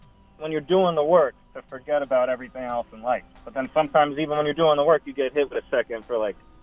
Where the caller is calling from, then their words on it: Staten Island, New York, United States; Staten Island.